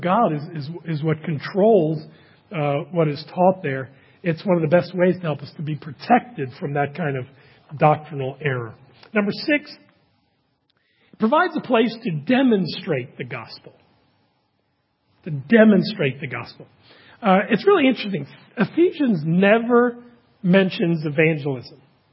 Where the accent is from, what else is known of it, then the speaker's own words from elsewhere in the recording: Washington, District of Columbia, United States; my hometown baseball team, the Washington Senators, which are now the Washington Nationals